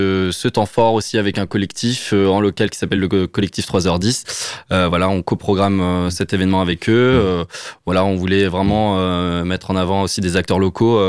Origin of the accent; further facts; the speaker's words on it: Paris, Île-de-France, France; je suis arrivé en décembre 2022, j'ai commencé en janvier 2023 à travailler pour Superformat, mais moi, je viens de Paris, de base.